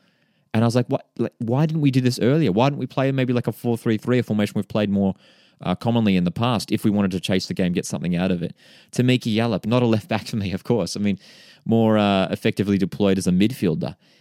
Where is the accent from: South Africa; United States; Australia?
Australia; And us as Australian football fans, you know, really need to have now the magnifying glass